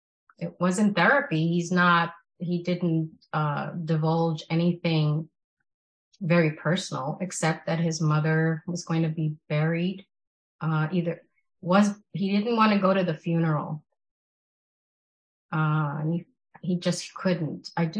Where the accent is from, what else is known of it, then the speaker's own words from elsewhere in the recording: Bronx, New York, United States; I am from the Bronx in New York City. In 2011, I came to St. Carlos as I heard of the Wellness Center through my doctoral training program.